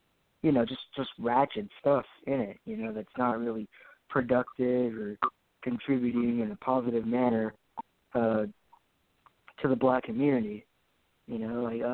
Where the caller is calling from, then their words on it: Texas, United States; I'm calling from Texas.